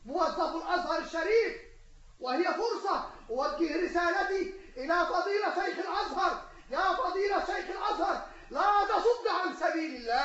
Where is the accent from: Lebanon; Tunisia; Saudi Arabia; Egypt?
Egypt; في بلادكم وفي بلادنا مصر العزيزة.